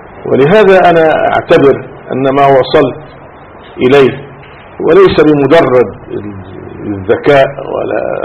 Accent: Saft Turab, Gharbia, Egypt; فالله سبحانه وتعالى هو الذي هيأ هذه المسيرة في هذه القرية التي أشرت إليها، قرية صفت تراب.

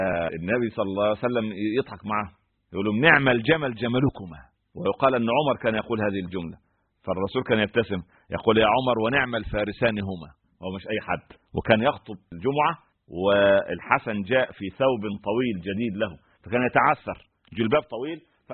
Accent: Egypt; عندنا في مصر يقول لك إيه زي أم العروسة فاضية ومشغولة

